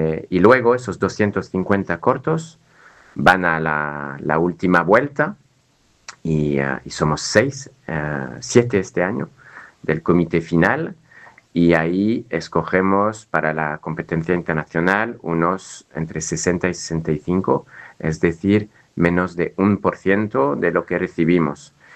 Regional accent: United Kingdom; now in France; soy británico, pero llevo viviendo en Francia desde hace muchos años

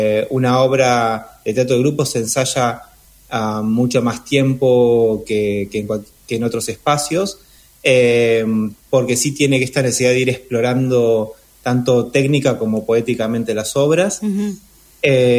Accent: La Plata, Buenos Aires Province, Argentina; Yo soy de La Plata

